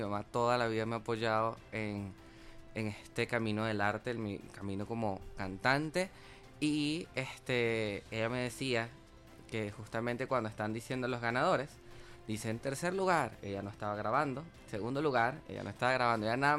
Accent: Venezuela; La verdad es que hasta último momento, como buen venezolano, lo dejé.

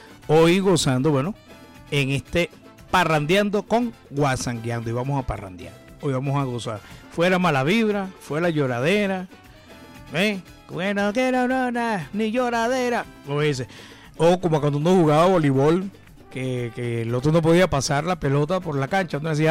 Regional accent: Venezuela; estamos siempre dispuestos a hacernos respetar como venezolanos y como venezolanas

